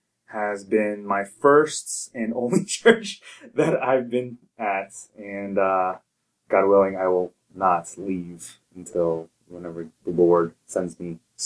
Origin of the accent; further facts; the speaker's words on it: New York, United States; also born or lived in New Jersey; I would say mostly upstate New York and a little bit of New Jersey, sprinkled in there somewhere.